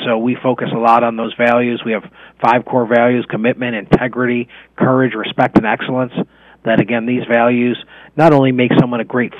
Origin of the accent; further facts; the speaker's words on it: Buffalo, New York, United States; I grew up in Buffalo, so this is a Bills fan saying this